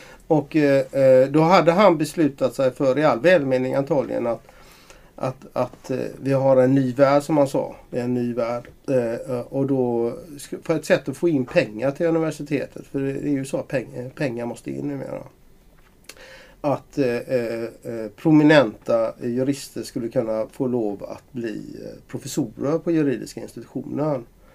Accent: Gothenburg, Västra Götaland County, Sweden; accent: Gothenburg; jag värvades hit i Göteborg, och jag är ju göteborgare som alla hör.

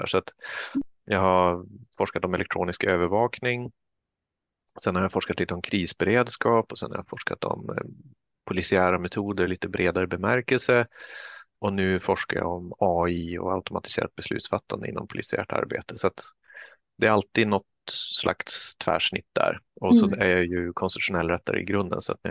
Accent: Kiruna, Norrbotten County, Sweden; Jag är uppvuxen i Kiruna.

